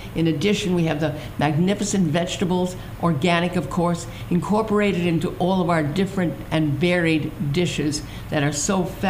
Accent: Brooklyn, New York, United States; I'm Brooklyn. I'm from Brooklyn.

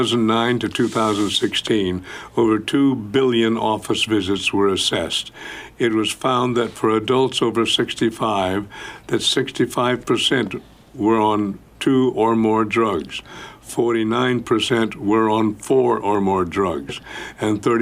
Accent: Midwest, United States; I must know this guy because we're both from the Midwest.

